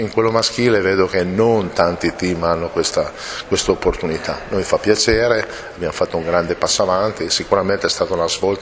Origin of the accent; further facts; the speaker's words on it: Piedmont, Italy; ma siamo piemontesi, diciamo